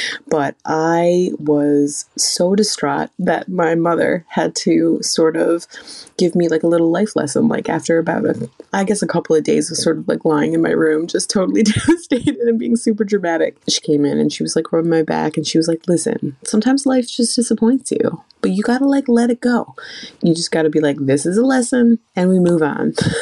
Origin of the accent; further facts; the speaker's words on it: St. John's, Newfoundland and Labrador, Canada; I'm from St. John's, Newfoundland and Labrador. And I am about 10 days away from turning 39